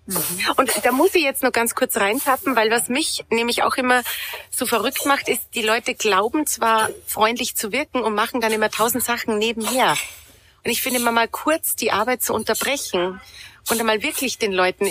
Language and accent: German; Salzburg, Austria; Du hast jetzt gerade mein Heimatland Salzburg angesprochen.